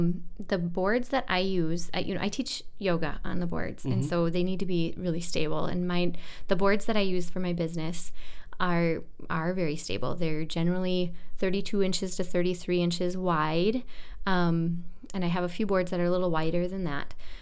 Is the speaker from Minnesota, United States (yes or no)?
yes; Minnesota, United States; Born and raised in Minnesota, but not the Lakes Country, actually.